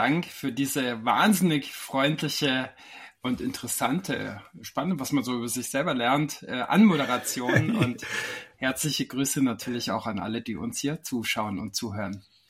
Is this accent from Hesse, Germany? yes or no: no; Bavaria, Germany; mein Opa war je nachdem mal Pole, mal Russe, mal Deutscher. Ich bin im Allgäu aufgewachsen an der Grenze zu Tirol.